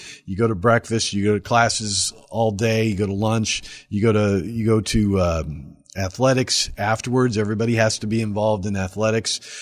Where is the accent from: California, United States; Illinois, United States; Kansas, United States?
Kansas, United States; Most people in Kansas, well, I grew up in Kansas, and people used to say, what is the Coast Guard?